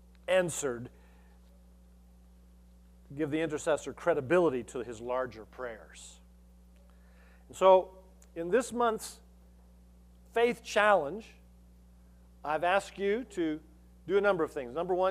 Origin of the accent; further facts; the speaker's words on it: Longmont, Colorado, United States; I mean, I was from Longmont. Hawaiian shirts back in the 70s?